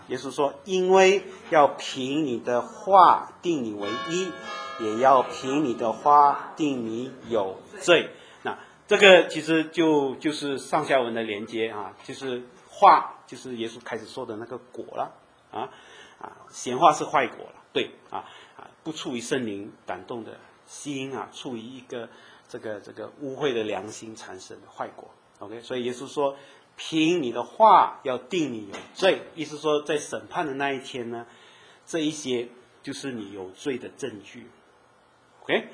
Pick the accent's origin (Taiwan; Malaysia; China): Malaysia; 你们知道我们马来西亚人跟新加坡人就是有牙齿印啊